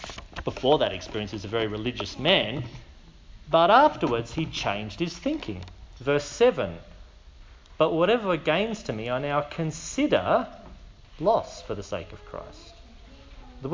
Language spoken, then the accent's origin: English; Canberra, Australian Capital Territory, Australia; When you heard I was from Canberra, did you think, oh, no, that's where you get knifed?